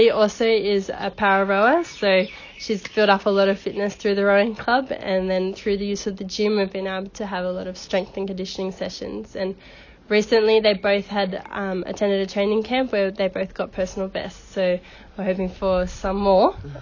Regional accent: Australia; now in Vanuatu; here in Vanuatu, I'm an Australian volunteer with the National Olympic Committee

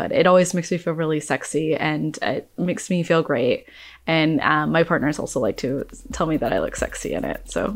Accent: Columbia, South Carolina, United States; I'm from Columbia, South Carolina.

